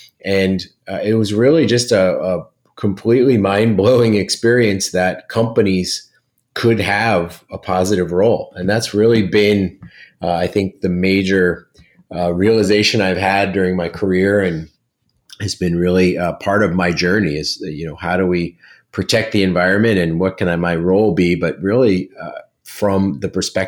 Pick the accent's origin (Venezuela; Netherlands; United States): United States; Florida; also born or lived in Massachusetts; my brother and I grew up in South Florida and we spent a lot of time outside in the swamps. And then we moved to Massachusetts as we got a little bit older